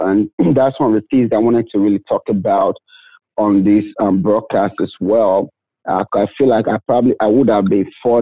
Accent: Nigeria; moved away as an adult; now in United States; I was already in medical school in Nigeria. I'm originally from Nigeria.

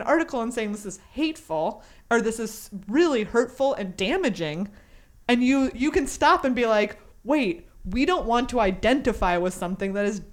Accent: Texas, United States; Like I said, I grew up in Texas. I also couldn't say iron for most of my life.

